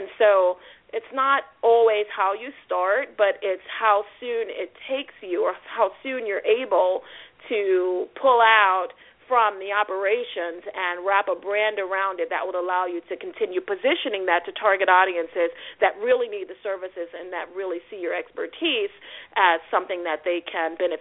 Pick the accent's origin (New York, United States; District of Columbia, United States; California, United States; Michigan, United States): District of Columbia, United States; Washington; I grew up in Washington, D.C. There were thousands of convenience stores all around.